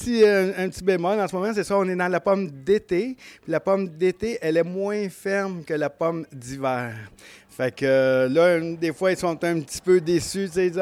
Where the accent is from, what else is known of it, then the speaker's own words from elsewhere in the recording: Rougemont, Quebec, Canada; J'ai été élevé à Rougemont, dans les vergers à Rougemont. J'ai été élevé vraiment en pommiculture. Mon père a acheté son premier verger en 1968 à Rougemont.